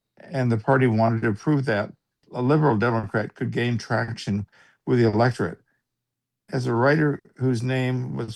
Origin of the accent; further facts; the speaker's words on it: Pendleton, Oregon, United States; Pendleton.